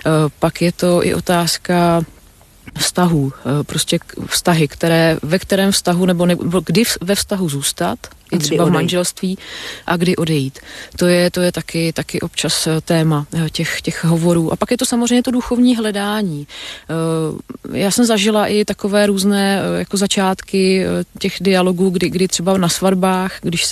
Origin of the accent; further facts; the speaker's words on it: Nymburk, Central Bohemian Region, Czechia; Honza je můj spolužák, který se přestěhoval do mého rodného města Nymburka